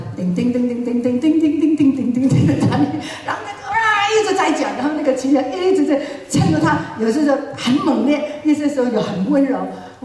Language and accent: Chinese; Fuzhou, Fujian, China; 我是福州人，我都不讲，我会讲福州话还是一些沈阳话